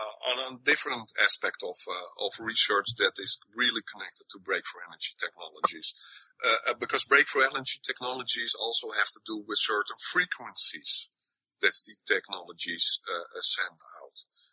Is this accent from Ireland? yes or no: no; Netherlands; English is a second language; I'm from Holland, so sometimes my English is not that sufficient to explain things correctly.